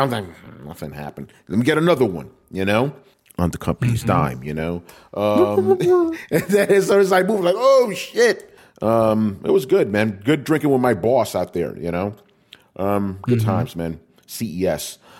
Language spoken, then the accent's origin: English; New York, United States; maybe it's because I'm a New Yorker.